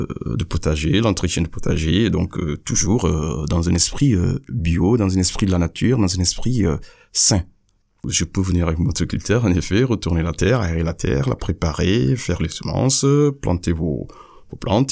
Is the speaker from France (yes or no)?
no; Casamance, Senegal; je suis originaire du sud du Sénégal, la Casamance, et on est entouré de forêts. Donc depuis tout petit, on baigne dans la nature